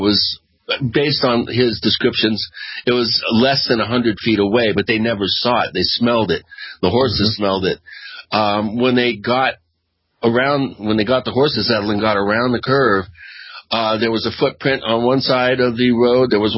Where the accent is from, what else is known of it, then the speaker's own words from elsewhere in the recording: Washington, United States; Yeah, I grew up out there in Western Washington and have hiked big portions of that particular trail